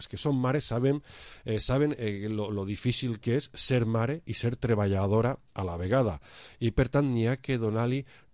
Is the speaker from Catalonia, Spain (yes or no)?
no; Valencian Community, Spain; first language Valencian; Jo així estic expressant-me en tota tranquil·litat en el meu idioma de casa, que és el valencià.